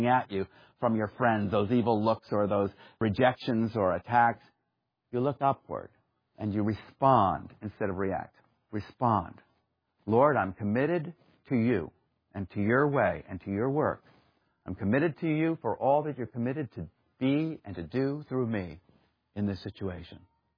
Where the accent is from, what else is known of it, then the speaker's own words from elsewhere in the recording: New York, United States; I'm a New Yorker.